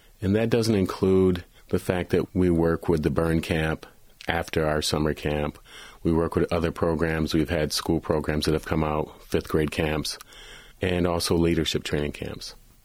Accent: Kalamazoo, Michigan, United States; That's correct.

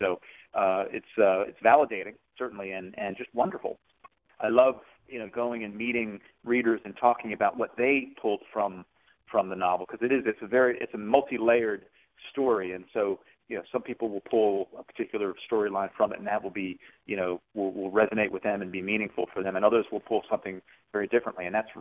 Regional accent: Washington, District of Columbia, United States; born there; I was born in Washington, D.C., and then my family moved out to the country and back in, this was like in, 68, 69, and it was country.

